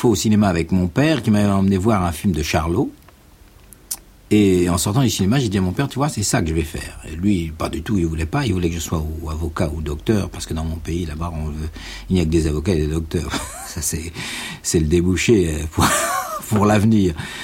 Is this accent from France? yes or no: yes; Cayenne, French Guiana, France; born there; je suis né à Cayenne, parce qu'il était percepteur à Cayenne. Et c'est pour ça que j'ai beaucoup de poivre dans le sang. Et nous sommes venus atterrir à Paris, et je suis venu très très jeune à Paris